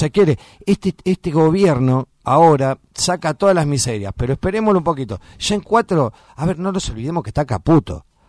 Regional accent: Argentina; Pero uno como argentino podría haber dicho, ¿a quién se la diste?

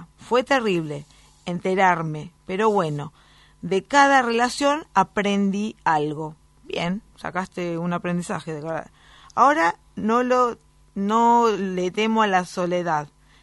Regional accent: Necochea, Buenos Aires Province, Argentina; Lo escucho por la app, porque soy de Necochea y salgo a las 2 de la tarde.

